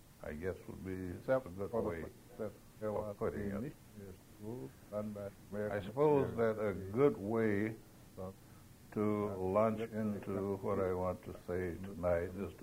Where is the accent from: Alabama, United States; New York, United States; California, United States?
Alabama, United States; I come from Alabama, very small town in North Alabama. I never knew my father. I was reared by my grandmother.